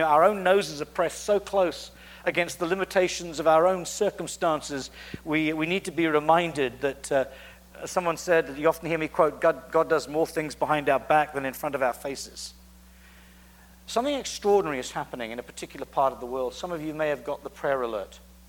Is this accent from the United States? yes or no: no; United Kingdom; I'm a Brit. I lived in Britain at the time when Uganda was raped and became an extension suburb of hell.